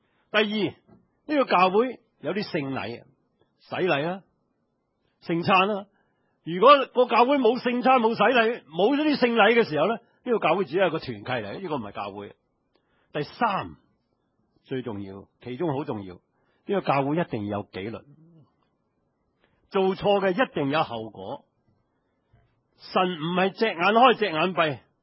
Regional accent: China; 尤其是我哋中国人嘅父母咧，就最兴嘅。

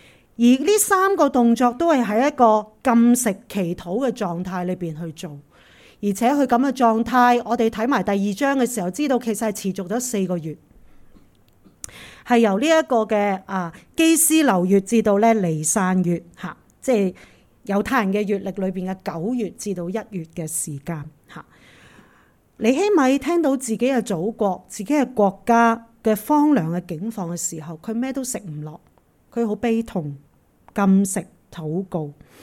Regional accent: Hong Kong; 即系自己一个土生土长嘅地方，竟然落到咁嘅光景咧

